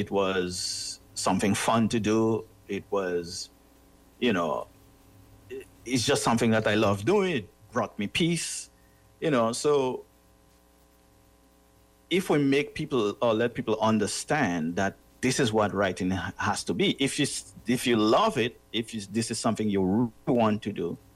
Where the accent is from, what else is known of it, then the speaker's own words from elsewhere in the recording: Grandfort, Dominica; Basically, where I'm from in Dominica, I'm from Grandfort. And I like to say Grandfort is in a valley, but it's on top also a mountain. So it's right below the lake.